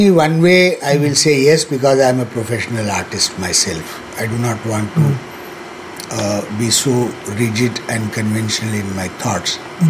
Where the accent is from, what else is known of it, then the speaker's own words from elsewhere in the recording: India; I cannot become an American or a German or anyone. I'm an Indian. When I say Indian, I belong to a particular region.